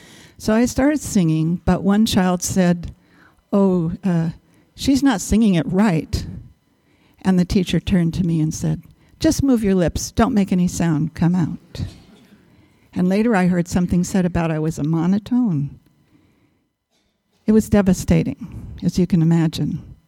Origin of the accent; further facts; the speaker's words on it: Los Angeles, California, United States; also born or lived in Arkansas; It was a Depression era, so we moved from Arkansas, a little farm, to Los Angeles.